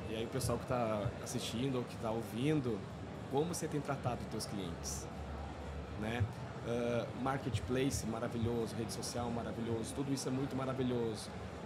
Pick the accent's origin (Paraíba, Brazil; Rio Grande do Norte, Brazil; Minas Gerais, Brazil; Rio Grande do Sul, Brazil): Rio Grande do Sul, Brazil; principalmente que eu sou gaúcho, tem muita vinícola lá no sul.